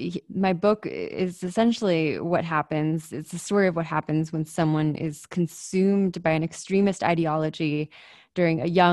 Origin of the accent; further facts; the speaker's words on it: California, United States; he grew up in Southern California at the same time that I grew up in Southern California